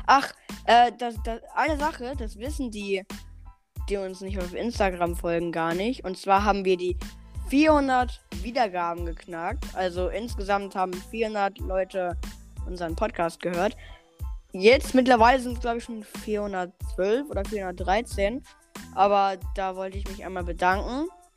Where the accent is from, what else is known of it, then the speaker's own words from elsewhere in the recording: Frankfurt, Hesse, Germany; born there; Du meinst, weil ich aus Frankfurt komme, ich wurde in Frankfurt geboren.